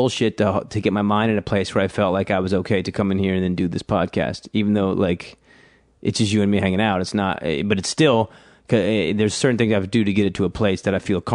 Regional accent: Georgia, United States; No, I'm originally from Georgia. South Georgia, small town, 1 hour south of Savannah.

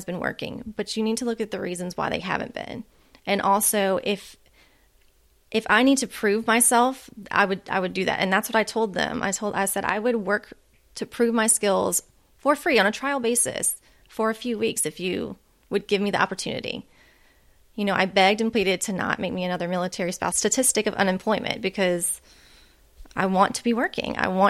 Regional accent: Louisiana, United States; even if I wanted to go back to my home state of Louisiana

